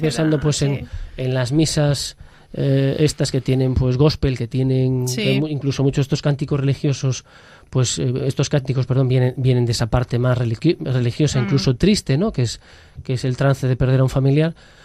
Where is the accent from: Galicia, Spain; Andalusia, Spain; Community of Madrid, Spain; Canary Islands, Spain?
Galicia, Spain; Ya no te hablo yo como gallego, ¿no? Que aquí en Galicia con esa tradición que tenemos